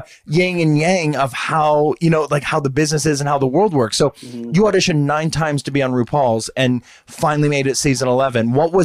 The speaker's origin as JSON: {"language": "English", "region": "Ohio", "country": "United States", "said": "Like, you're from Ohio, I'm from Ohio. We were those theater queens in high school"}